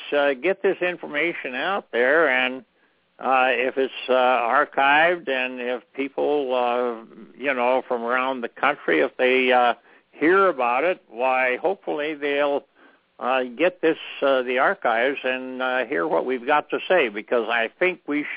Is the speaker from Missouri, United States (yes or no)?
no; Montana, United States; even in my home state of Montana